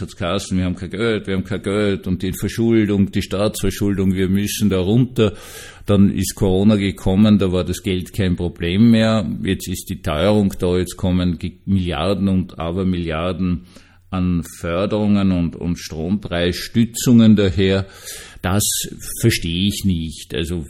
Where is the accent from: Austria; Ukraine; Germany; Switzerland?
Austria; Das ist in Wirklichkeit für uns als Österreicher, ich kann jetzt nur hier von der speziellen österreichischen Situation sprechen